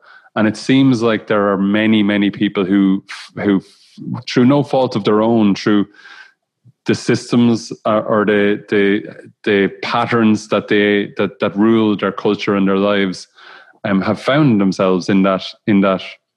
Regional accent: Ireland; I'm from Ireland. I grew up 98% of people in Ireland grew up as Roman Catholic.

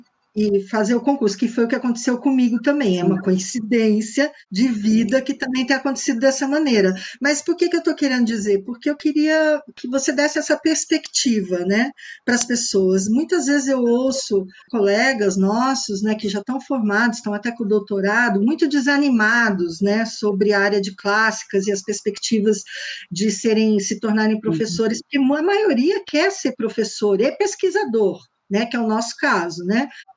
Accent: Bauru, São Paulo, Brazil; born there; also born or lived in Brasília / London / Lisbon / Niterói; eu nasci em Bauru, aí morei num monte de cidade no interior, ixi, aí morei em Brasília, morei em Londres, morei em Lisboa, não tem fim, a mala está sempre pronta, Niterói, São Paulo

